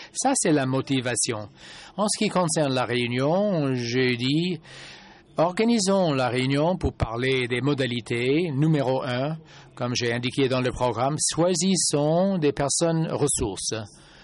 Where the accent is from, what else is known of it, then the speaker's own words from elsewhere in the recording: Benin; Je viens du Bénin.